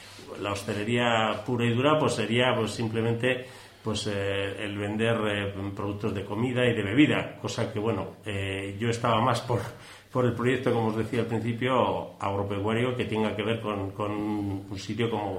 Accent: Vitoria-Gasteiz, Basque Country, Spain; moved away as an adult; now in Bayonne, France; Somos naturales de Gasteiz. Pero bueno, vimos la oportunidad de irnos a vivir a Gran Bayona y a montar la sidrería.

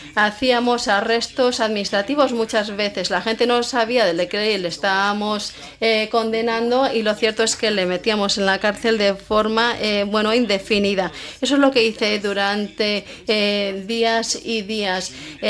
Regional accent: Jerusalem, Jerusalem District, Israel; Yo crecí en este entorno, en Jerusalén, sabiendo que el Holocausto era algo muy, muy reciente.

